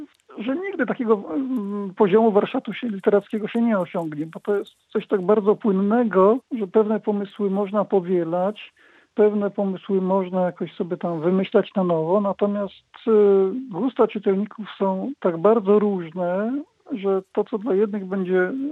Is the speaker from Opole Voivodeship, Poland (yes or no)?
yes; Głuchołazy, Opole Voivodeship, Poland; pojawiają się Głuchołazy, to jest moje rodzinne miasto, już takie, bo tam się urodziłem.